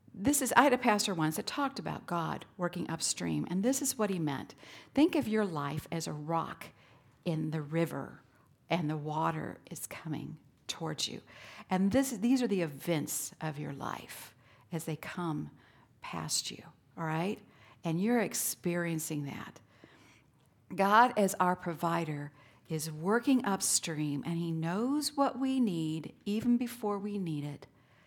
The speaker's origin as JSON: {"language": "English", "region": "Missouri", "country": "United States", "tie": "born or raised there", "said": "I grew up near the Missouri and the Mississippi rivers, and those are big, wide rivers, especially the Missouri where we're at."}